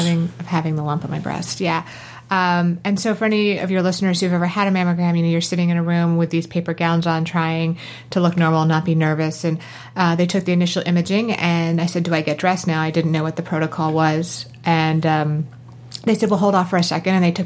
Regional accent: Maryland, United States; I am a Marylander, born and raised, and spent my whole life in Maryland

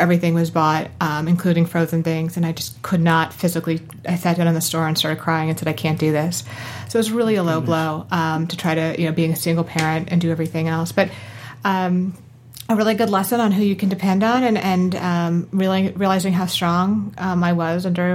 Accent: Maryland, United States; I am a Marylander, born and raised, and spent my whole life in Maryland

